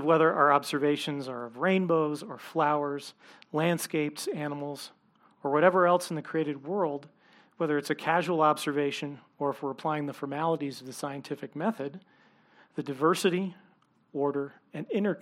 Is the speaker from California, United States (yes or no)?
yes; California, United States; now in Colorado Springs, United States; I'm from California. I've been through a few of those.